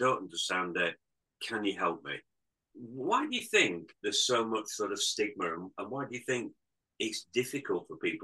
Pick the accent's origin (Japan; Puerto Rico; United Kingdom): United Kingdom; the stiff upper lip, you know, we're British and so on